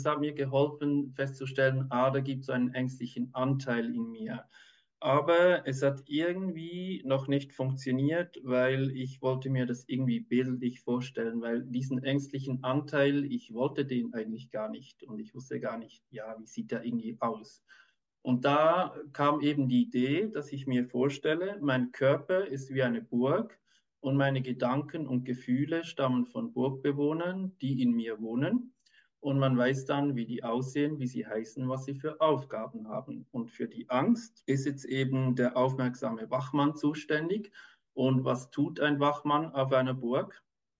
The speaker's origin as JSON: {"language": "German", "country": "Switzerland", "said": "ich bin aus der Schweiz und arbeite seit 14 Jahren mit Kindern"}